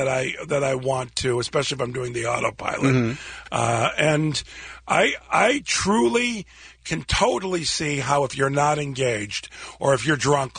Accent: Chicago, Illinois, United States; now in Los Angeles, United States; I'm from Chicago, but L.A. is my home, and I will live here for the rest of my life.

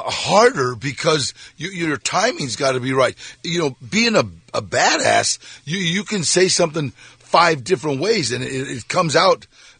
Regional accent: Pacoima, California, United States; which is I live in Pacoima. You know, I grew up in Pacoima.

